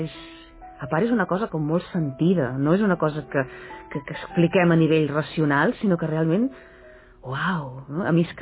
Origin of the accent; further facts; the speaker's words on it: Sabadell, Catalonia, Spain; Vaig néixer a Sabadell, sí, sabadellenca. I això va passar a Sabadell.